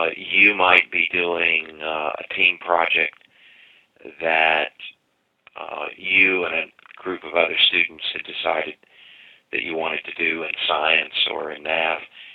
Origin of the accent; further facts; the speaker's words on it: Tennessee, United States; You know, I grew up small town in Tennessee, am a monoglot through and through and through.